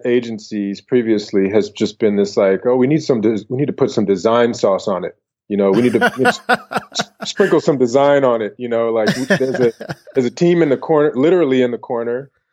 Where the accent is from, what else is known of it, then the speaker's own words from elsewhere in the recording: San Francisco, California, United States; I came from San Francisco, and I've always been influenced by murals and graffiti.